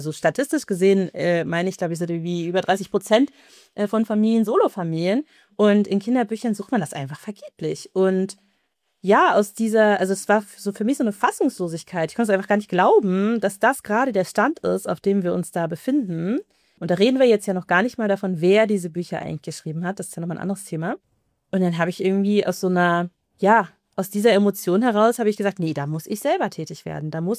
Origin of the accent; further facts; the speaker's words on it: Germany; weil ich ja eben selber 25 Jahre vorher als Kind in Deutschland groß geworden bin